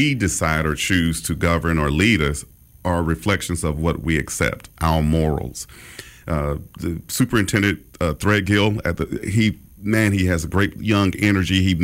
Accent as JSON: {"language": "English", "town": "Hillsdale", "country": "United States", "tie": "born or raised there", "said": "I grew up in Hillsdale."}